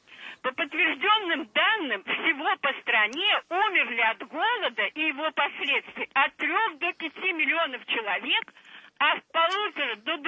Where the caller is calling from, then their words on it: Saint Petersburg, Russia; я звоню из Санкт-Петербурга.